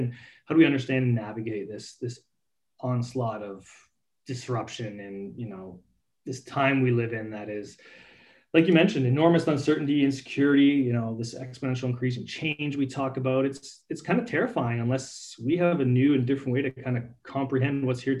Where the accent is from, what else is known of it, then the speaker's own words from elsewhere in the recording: Canada; I grew up in Canada landlocked